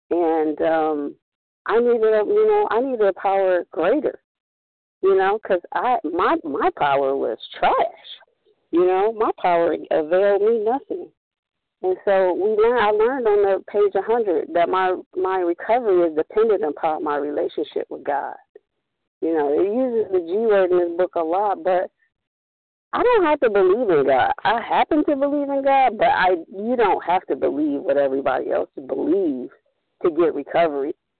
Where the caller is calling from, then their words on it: California, United States; Peace, family. … in California.